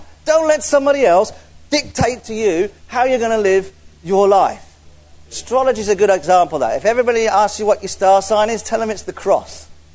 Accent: England, United Kingdom; I'm English, so I must like tea and extend my little finger.

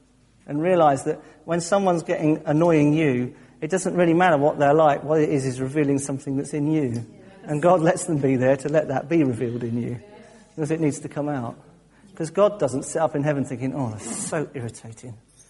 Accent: England, United Kingdom; Oh, I'm so English.

